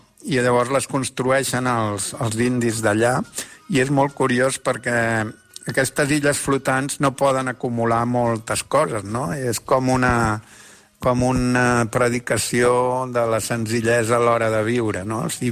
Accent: Barcelona, Catalonia, Spain; I vaig dir que venia de Barcelona, diu, si habla espanyol, dic, jo parlo català.

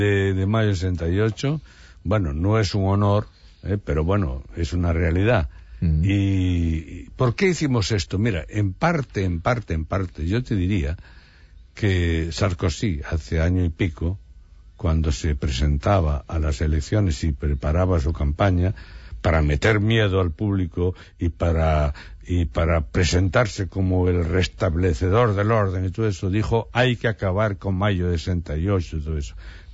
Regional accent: Villalba, Galicia, Spain; o sea que mi pueblo, yo espero, deseo que dentro de 50 o 100 años reconozcan que yo también era de allí

